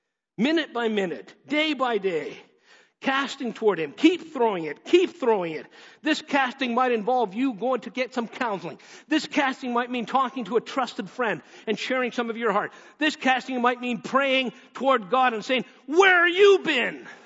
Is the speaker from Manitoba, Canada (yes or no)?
no; Edmonton, Alberta, Canada; When I grew up a kid in Edmonton.